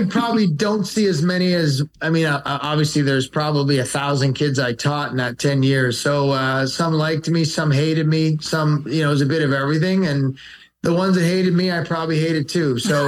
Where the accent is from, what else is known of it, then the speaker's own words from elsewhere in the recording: Willowdale, Ontario, Canada; also born or lived in Scarborough, Canada; My brother and sister were already born from Glasgow, and I was born in Scarborough, and we lived there for 2 years, and then we moved to Willowdale, which is not far.